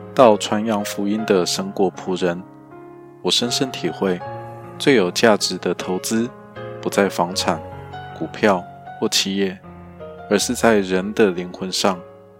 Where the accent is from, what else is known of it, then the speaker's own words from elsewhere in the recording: Kaohsiung, Taiwan; 我出生于台湾高雄，一座依山傍海的港口城市，空气中总带着咸咸的海味，天气变化多端